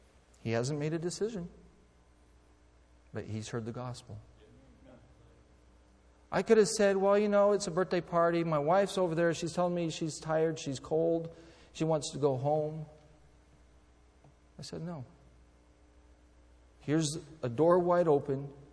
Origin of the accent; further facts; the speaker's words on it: Brazil; I grew up in Brazil. I was born and raised in Brazil.